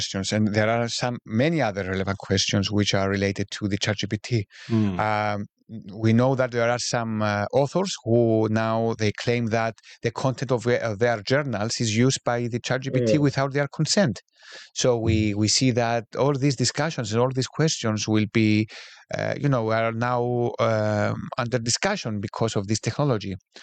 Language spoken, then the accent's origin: English; Nicosia, Nicosia District, Cyprus; And I'm from Nicosia, which of course you see the signs of the separation